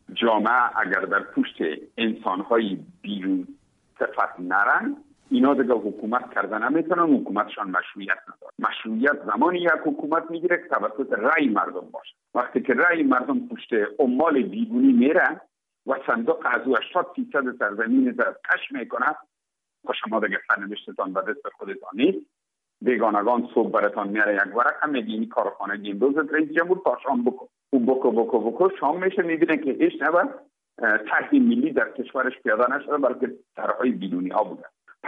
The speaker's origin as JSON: {"language": "Persian", "country": "Afghanistan", "said": "تماما ما افغان هستیم"}